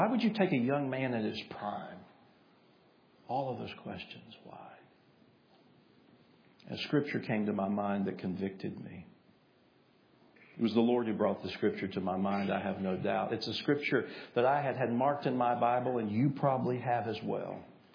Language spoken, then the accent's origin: English; Tennessee, United States; Now, if you don't know this, I am from East Tennessee. I am the biggest UT volunteer fan.